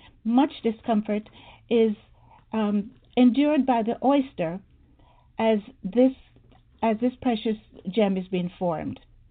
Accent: Jamaica; moved away as an adult; also born or lived in England; now in United States; I'm originally from Jamaica, West Indies. After high school, I traveled to England, United Kingdom, where I studied nursing and midwifery, also clinical psychiatry. There, I lived and worked for some time and was recruited by a hospital here in the United States to work with them.

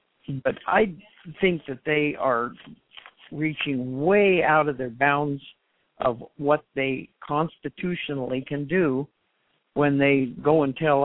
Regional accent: Colorado, United States; You know, I grew up in Colorado.

